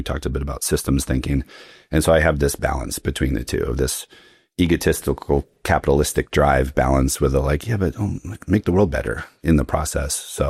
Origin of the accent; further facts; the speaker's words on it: Hawaii, United States; now in Australia; I was born and raised in Hawaii, which actually feels somewhat similar to Australia.